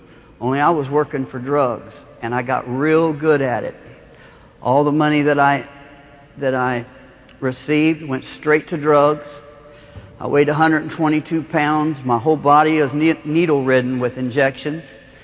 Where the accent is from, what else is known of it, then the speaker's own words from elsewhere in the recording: Evansville, Indiana, United States; born there; I was born in Evansville, Indiana. I would sit out in my front yard and I'd look to the west and I'd say, Southern California, Hollywood.